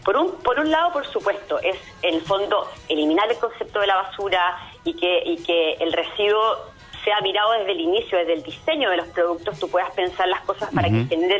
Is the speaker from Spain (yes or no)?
no; Chile; nosotros como chilenos